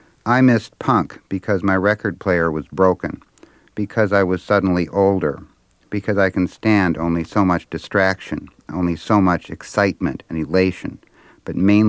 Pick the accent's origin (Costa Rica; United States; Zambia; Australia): United States; Minnesota; born or raised there; moved away as an adult